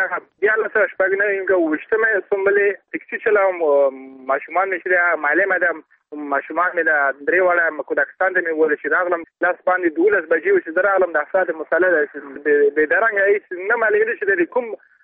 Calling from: Balkh, Afghanistan; زه د بلخ ولایت اوسیدونکی یم.

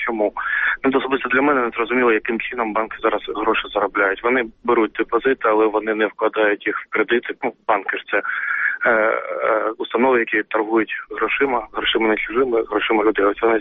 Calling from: Kyiv, Ukraine

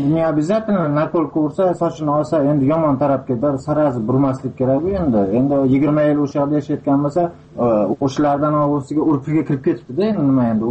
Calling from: Russia; Men Rossiyadan.

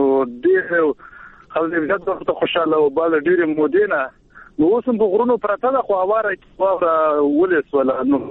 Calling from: Kelagay, Baghlan, Afghanistan; ما د بغلان نه کېلګي سیمې

